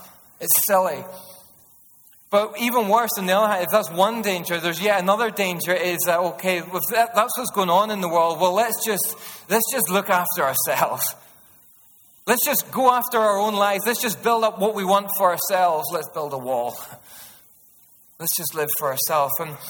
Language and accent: English; Northern Ireland, United Kingdom; My only qualification is I'm Northern Irish, if that even qualifies me at all.